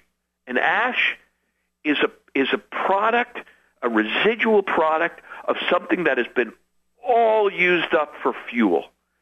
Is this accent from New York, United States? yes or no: yes; New York, United States; I grew up Jewish in New York City, and I love bagels